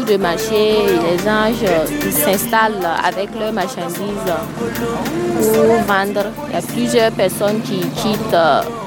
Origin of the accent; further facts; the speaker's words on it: Kaya, Centre-Nord, Burkina Faso; Je suis venue de Kaya, tout précisément à Pisla.